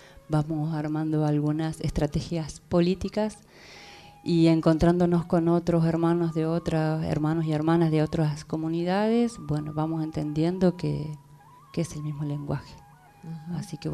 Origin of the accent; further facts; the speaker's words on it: Córdoba, Argentina; Estamos acá con un hermano de la comunidad Hijos del Sol Comechingón, que somos de Córdoba.